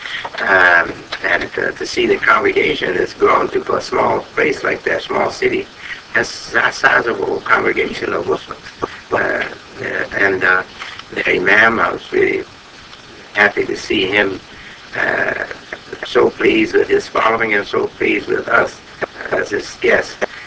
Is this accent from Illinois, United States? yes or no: yes; Chicago, Illinois, United States; moved away as an adult; A total of 9 years or more, I've been outside of my hometown, Chicago.